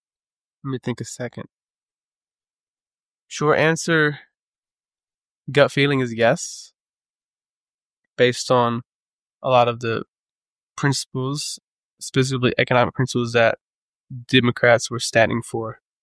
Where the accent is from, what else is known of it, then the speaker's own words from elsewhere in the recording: Mississippi, United States; now in Czech Republic; the way I was brought up in Mississippi, but embracing more of the Czech culture here.